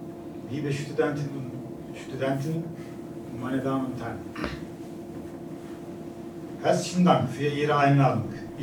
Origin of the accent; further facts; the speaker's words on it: Turkey; German is a second language; moved away as an adult; now in Cologne, Germany; bin 42 Jahre alt, geboren in der Türkei und dort gewachsen. Bin erst 98 in Deutschland eingereist. Seitdem habe ich in Köln gelebt und wie Sie meinen Akzent merken, bin ich mittlerweile etwas Kölner geworden.